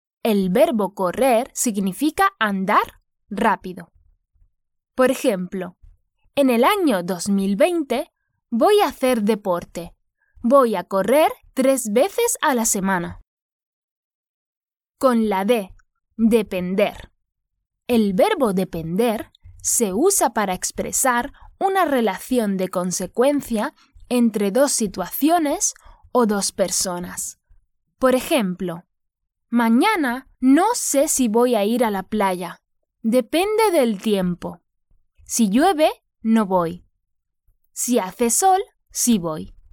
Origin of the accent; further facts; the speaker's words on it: Málaga, Andalusia, Spain; Soy de Málaga, una ciudad en la Costa del Sol, al sur de España. Y allí estas cosas no pasan. Nunca nieva.